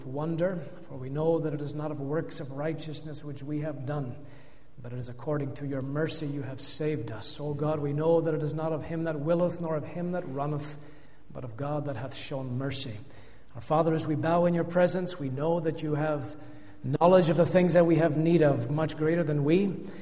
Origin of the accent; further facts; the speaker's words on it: Toronto, Ontario, Canada; also born or lived in Tandragee, United Kingdom; now in United Kingdom; I grew up in Tandragee, have little memories of there, leaving at 3, but then all I've known is growing up in the manse in the church in Toronto, and from there, I came back to Ulster